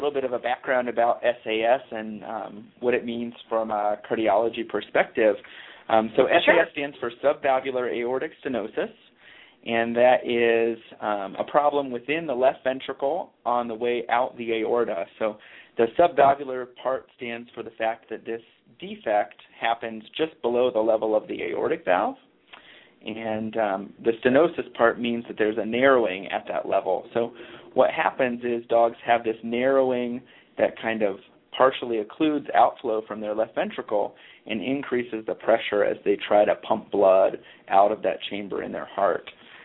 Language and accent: English; Ohio, United States; So I'm originally from Ohio